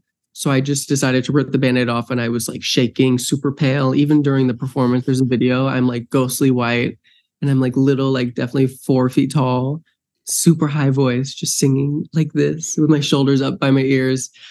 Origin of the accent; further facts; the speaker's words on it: New Jersey, United States; is a kid from New Jersey. I'm from New Jersey. My family is all from New York. I grew up doing theater.